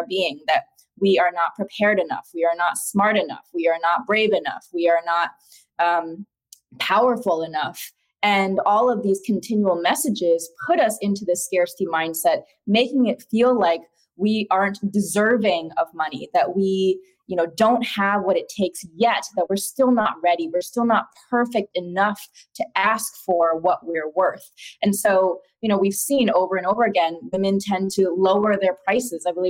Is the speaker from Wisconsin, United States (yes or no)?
yes; Madison, Wisconsin, United States; born there; I mean, I was born in Madison, Wisconsin.